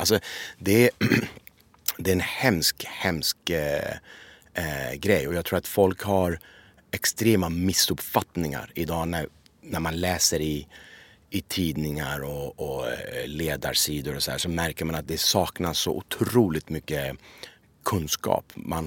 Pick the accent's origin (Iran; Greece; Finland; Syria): Iran; now in Sweden; som var också en av mina bästa vänner när jag växte upp i Iran